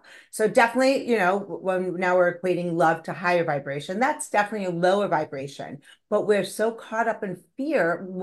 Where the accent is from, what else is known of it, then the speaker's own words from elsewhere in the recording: New York, United States; I grew up in New York with a neurotic New York Jewish mother.